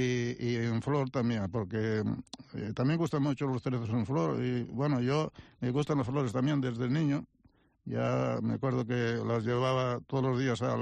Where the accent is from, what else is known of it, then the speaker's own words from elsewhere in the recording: Grandas de Salime, Asturias, Spain; born there; yo soy asturiano, pero nací en Grande Salime, que allá hablan gallego, y después estuve estudiando también en Corios, que fue, terminé el bachiller allí.